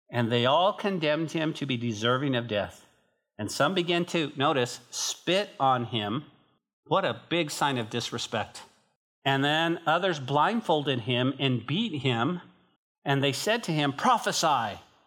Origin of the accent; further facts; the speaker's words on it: Santa Fe, New Mexico, United States; Like, we're from Santa Fe, northern New Mexico. They talk different.